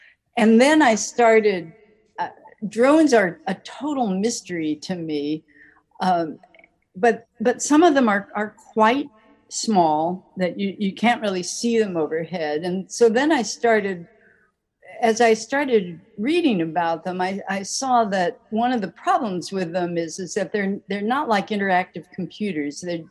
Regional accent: Chicago, Illinois, United States; the Chicago River, which I had never really paid much attention to as a Chicagoan or as a writer.

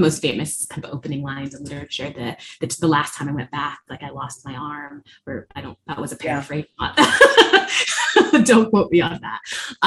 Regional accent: California, United States; I'm from California originally. And like, I don't think I would ever, my parents live there.

